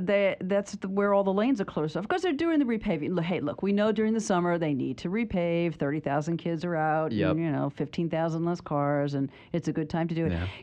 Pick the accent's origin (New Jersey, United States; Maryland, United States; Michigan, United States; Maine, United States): New Jersey, United States; Well, you know, I still sometimes drive like I'm from New Jersey, so of course I don't stay in the right lane.